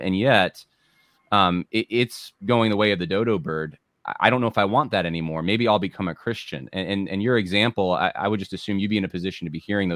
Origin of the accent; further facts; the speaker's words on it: California, United States; Yeah, and I'm from California originally, so it hits home for me.